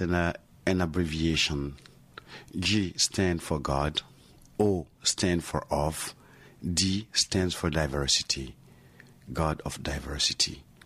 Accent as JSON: {"language": "French", "region": "Abidjan", "country": "Côte d’Ivoire", "said": "ma choriste, on vient du même quartier, d'Abidjan, on vient du même village."}